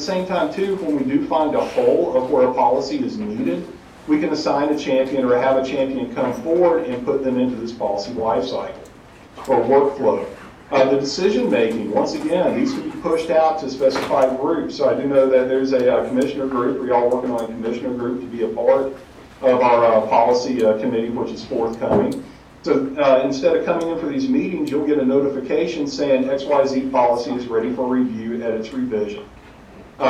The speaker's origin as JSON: {"language": "English", "region": "North Carolina", "country": "United States", "said": "I do hail from the southeast of the United States, North Carolina in particular, so you hear my accent."}